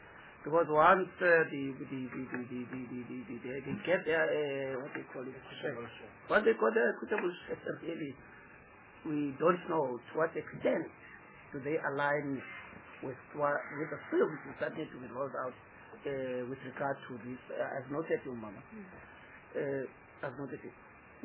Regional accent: Gauteng, South Africa; Now, I'm from Gauteng, really, with due respect.

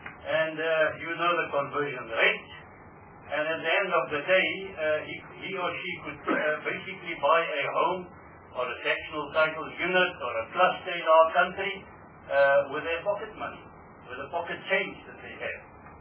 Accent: South Africa; a so-called Indian, never been to India, never born in India, born and bred in South Africa, speaking the languages of my country, swear loyalty to this Mother Earth that has sustained me, and I was called an Indian.

